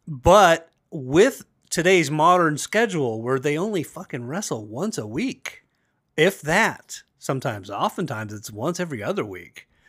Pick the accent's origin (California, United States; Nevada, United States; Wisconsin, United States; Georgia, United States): Nevada, United States; Las Vegas; we grew up in Vegas, obviously, we're still here